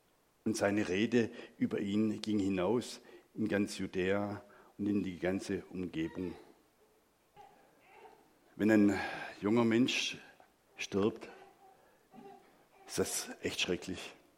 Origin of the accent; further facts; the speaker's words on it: Gechingen, Baden-Württemberg, Germany; Ich bin in Gechingen groß geworden, in der Nähe von Calw, Böblingen da.